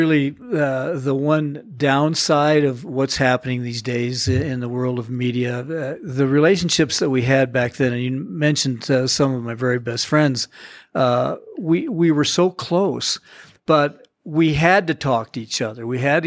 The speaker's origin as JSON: {"language": "English", "town": "Cheyenne", "region": "Wyoming", "country": "United States", "said": "I'm from Cheyenne, and it was kind of a goal to start there."}